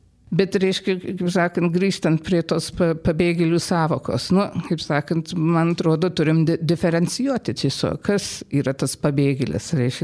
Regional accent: United States; Aš gimusi ir augusi Amerikoje. Tėvai mano buvo irgi karo pabėgėliai.

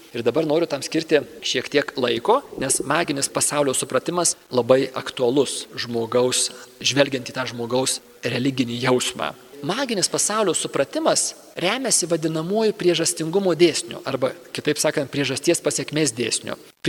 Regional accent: Suvalkija, Lithuania; Aš esu suvalkietis savo kilme ir aš esu labai praktiškas.

